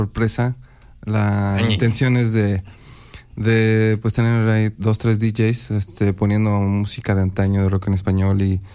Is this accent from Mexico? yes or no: yes; Mexico; Porque somos patriotas mexicanos. Compatriotas mexicanos ante todo